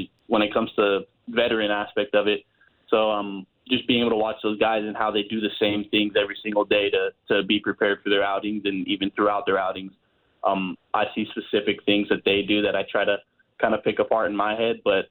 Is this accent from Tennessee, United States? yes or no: no; California, United States; When I'm from California, so growing up, it was always California, Arizona, Florida. Those are the only places we played.